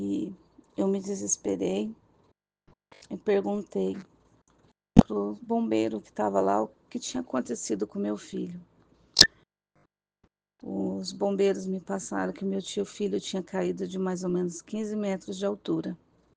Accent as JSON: {"language": "Portuguese", "town": "Sinop", "region": "Mato Grosso", "country": "Brazil", "said": "Então, a gente é de Sinop, né?"}